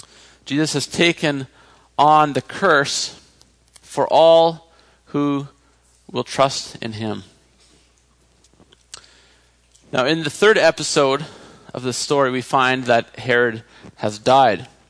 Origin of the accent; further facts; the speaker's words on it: Blumenort, Manitoba, Canada; I'm from Blumenort, I should just say that. But so if you're from Blumenort, I'm not trying to offend you. I'm just picking on my own town.